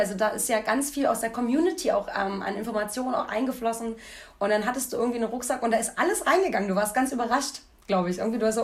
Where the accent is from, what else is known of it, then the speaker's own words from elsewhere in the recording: Rathenow, Brandenburg, Germany; Ich komme ja aus Rathenow und das könntest du vielleicht kennen von einer Haltestelle.